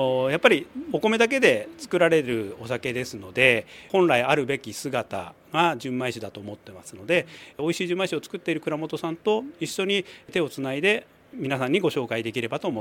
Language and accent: Japanese; Fujisawa, Kanagawa, Japan; 私もずっと藤沢で生まれて育って今も藤沢に住んでおりますが、